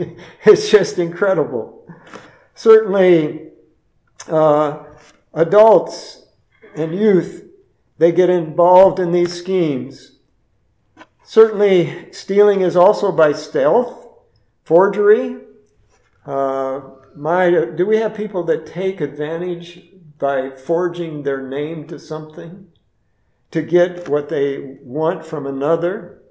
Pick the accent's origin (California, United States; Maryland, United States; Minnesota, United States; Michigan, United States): Minnesota, United States; Minneapolis; I remember growing up in North Minneapolis when we went to church there